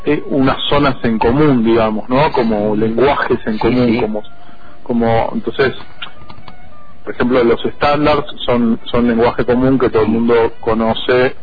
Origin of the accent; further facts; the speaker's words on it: Buenos Aires, Argentina; now in Bariloche, Argentina; De Buenos Aires.